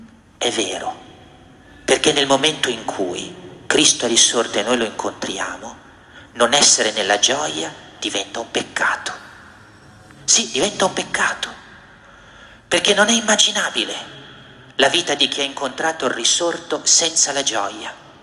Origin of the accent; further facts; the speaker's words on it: Genoa, Liguria, Italy; Citando cantautore genovese, perdonatemi, della mia terra